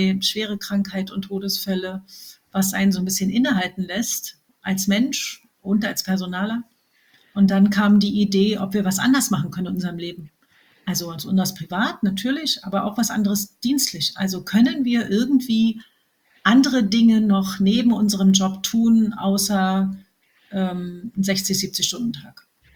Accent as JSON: {"language": "German", "region": "Berlin", "country": "Germany", "said": "ich bin Berlinerin, wie man hört."}